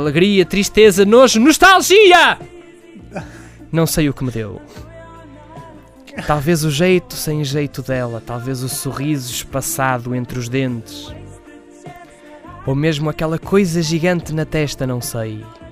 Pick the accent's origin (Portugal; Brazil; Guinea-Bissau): Portugal; E como bons portugueses que somos e engenheiros que somos